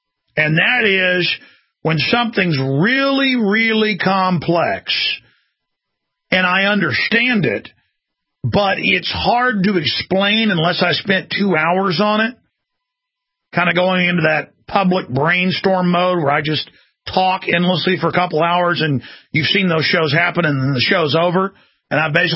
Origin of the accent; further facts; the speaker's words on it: Dallas, Texas, United States; I grew up in Dallas, Texas, and had a lot of black friends I was on the football team